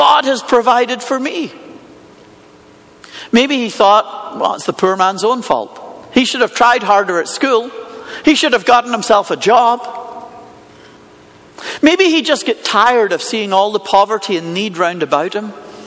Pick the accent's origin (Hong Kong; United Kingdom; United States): United Kingdom; Scotland; Because I'm from Scotland. I wouldn't give it to you anyway. I'm miserable.